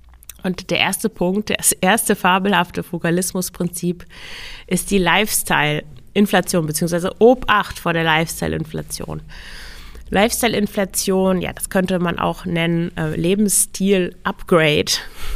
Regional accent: Lower Saxony, Germany; Und ich komme aus dem Emsland und das Emsland war nach dem Krieg, das ist schon eine Weile her, aber war eine der ärmsten Regionen Deutschlands.

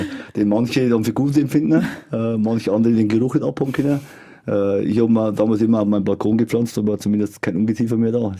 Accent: Fuchsmühl, Bavaria, Germany; Bei uns in Fuchsmühl ist … das Lied gewesen. Das ist die Hymne, letztendlich in der Kirche war.

